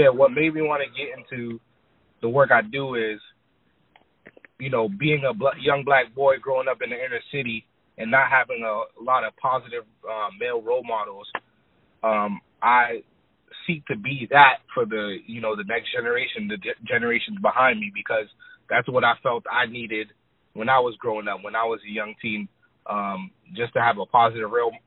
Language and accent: English; Boston, Massachusetts, United States; now in Lowell, United States; So I was born and raised in Boston, like Boston City proper. I currently live and work in a city called Lowell, Massachusetts, which is like 40 minutes north of Boston.